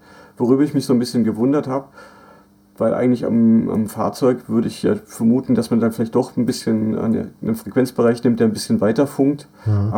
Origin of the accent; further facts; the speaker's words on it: Baden-Württemberg, Germany; mein Heimatdorf im Schwarzwald, wo meine Mutter wohnt, immer noch